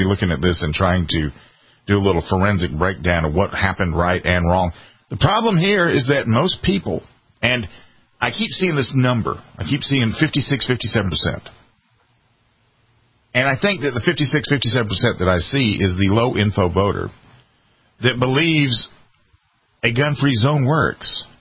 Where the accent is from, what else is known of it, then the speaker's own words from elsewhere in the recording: United States; Because I hate to tell you this, but I love being an American. I put on the uniform for this country